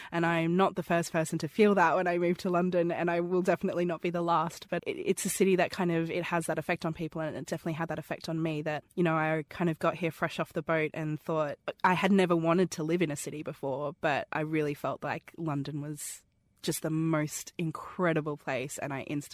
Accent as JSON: {"language": "English", "region": "Queensland", "country": "Australia"}